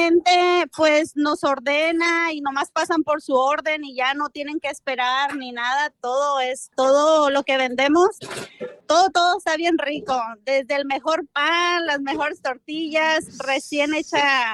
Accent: Tepic, Nayarit, Mexico; now in United States; Yo soy originaria de Tepic, Nayarit, ¿verdad? Ajá, y puro Cora.

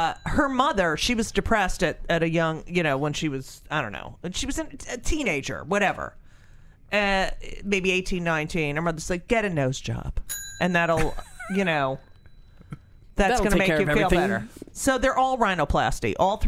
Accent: Clark, New Jersey, United States; I grew up in Clark

